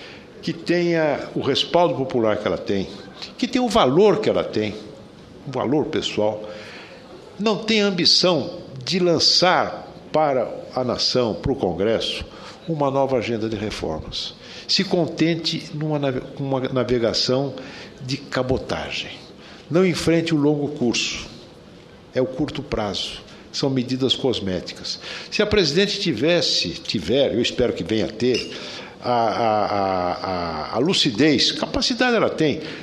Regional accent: Brazil; Eu, realmente, como oposicionista, mas, sobretudo, como brasileiro, eu tenho, realmente, angústia por isso.

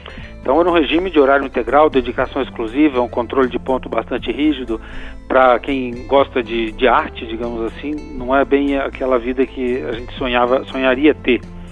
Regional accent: Chile; eu cresci no Chile, né, Margarida, como você deve saber, né? E acompanhei lá todo o processo político. Estávamos no Chile em 1973, quando houve o golpe.

